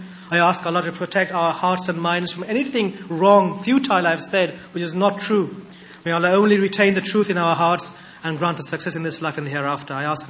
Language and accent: English; United Kingdom; We are born here, we are bred here, we are growing up here, we are British.